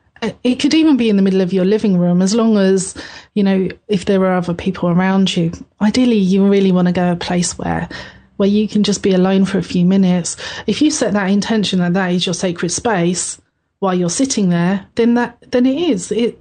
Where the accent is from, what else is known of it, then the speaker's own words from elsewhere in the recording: London, United Kingdom; I come from London, and there's a place along the River Thames that to me has always felt very special